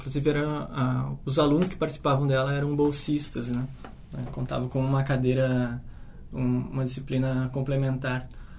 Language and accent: Portuguese; Cruz Alta, Rio Grande do Sul, Brazil; Eu sou de Cruz Alta, né? É uma cidade que lá realmente não tinha muitas opções em relação à música clássica.